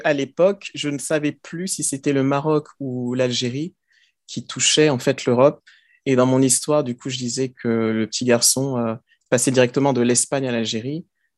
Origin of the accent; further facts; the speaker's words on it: Paris, Île-de-France, France; also born or lived in Abidjan, Côte d'Ivoire; je suis né à Abidjan, en Côte d'Ivoire. Donc, il y a oula, 38 ans au moins. Et donc, j'habite à Paris depuis l'âge de 5 ans. Donc, j'ai fait toute ma scolarité ici.